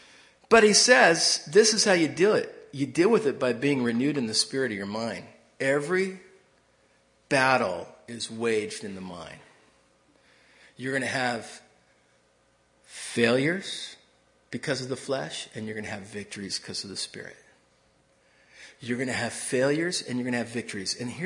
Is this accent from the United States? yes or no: yes; United States; What are they going to do to me? I'm an American. I just knew it. I'm an American.